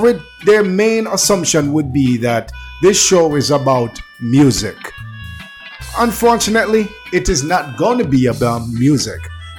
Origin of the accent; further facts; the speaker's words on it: Jamaica; now in Japan; I'm a Jamaican living in Japan. I live across the world.